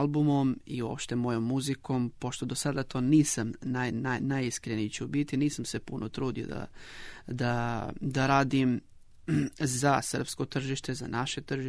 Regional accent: Vladičin Han, Southern and Eastern Serbia, Serbia; sam iz Vladičinog Hana na jugu

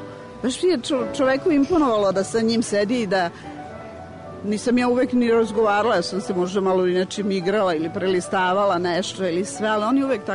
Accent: Belgrade, Serbia; Rođena sam u Beogradu u Kraljice Natalije ulici

